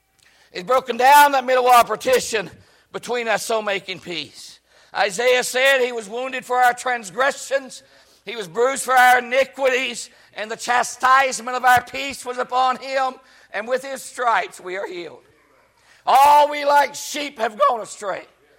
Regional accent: West Virginia, United States; That's not good grammar. I understand that, but I'm from West Virginia.

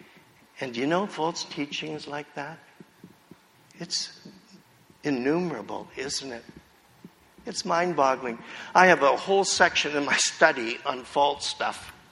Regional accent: Windsor, Ontario, Canada; When I was a kid growing up in Windsor, I grew up in the west side of town

